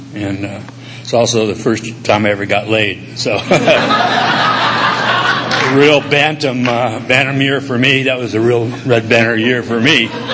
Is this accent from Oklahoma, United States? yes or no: no; Alameda, California, United States; I was born and raised in Alameda, California, Northern California, an island in San Francisco Bay.